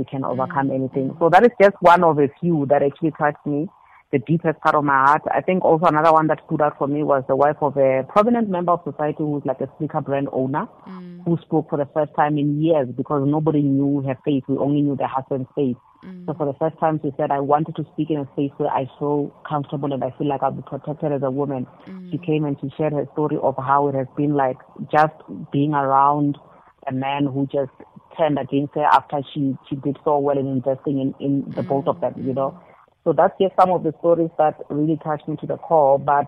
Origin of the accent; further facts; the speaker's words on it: Mashamba, Limpopo, South Africa; I was born and bred in Mashamba Village, and I went to school there. That's like a few kilos away from Ilim. In the Makado, Noise Creature Municipality in Venda.